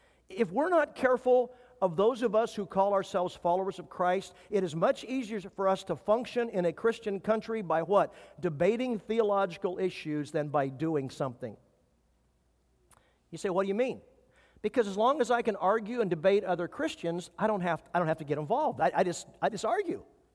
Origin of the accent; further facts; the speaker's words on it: Midwest, United States; Growing up in the Midwest on the farm, this was a no-brainer.